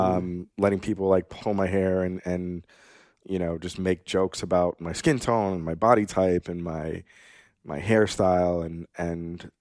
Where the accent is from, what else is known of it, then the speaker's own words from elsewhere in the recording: Pepperell, Massachusetts, United States; also born or lived in Bogota, Colombia; now in Boston, United States; I was born in Bogota, Colombia. I was adopted by some lovely Irish Catholic white people. I grew up in the suburbs of Boston in a town called Pepperell, Massachusetts.